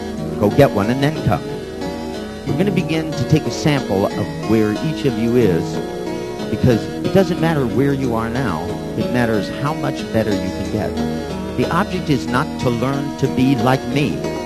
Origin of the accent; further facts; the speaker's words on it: New Jersey, United States; He's also from New Jersey. I'm from New Jersey. Diltz is from New Jersey.